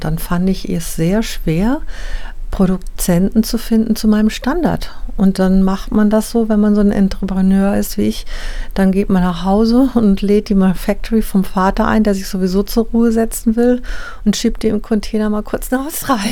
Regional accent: Baden-Württemberg, Germany; Und im Schwarzwald, wo ich herkomme, war das eigentlich schon immer so

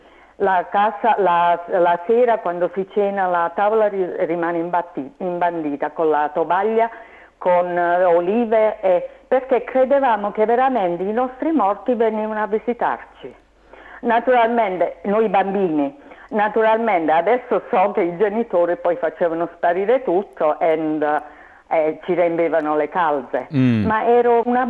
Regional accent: Foggia, Apulia, Italy; io sono foggiana e da noi si usava

